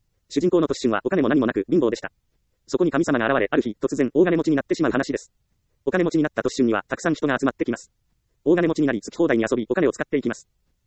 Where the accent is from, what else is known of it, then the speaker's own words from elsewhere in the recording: Ehime, Japan; 私の実家は愛媛の田舎ですが、車で行ける距離ならスーパーは何軒かあります。